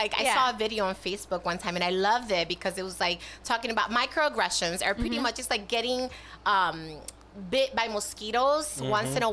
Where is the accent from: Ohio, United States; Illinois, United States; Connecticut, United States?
Illinois, United States; Chicago; Growing up in Chicago, when I went to schools, I remember having, like, friends